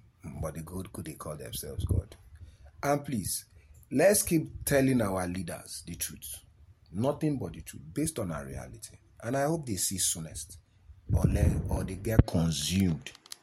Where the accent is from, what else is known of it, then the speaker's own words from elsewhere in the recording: Nigeria; As a Nigerian knowing Nigerians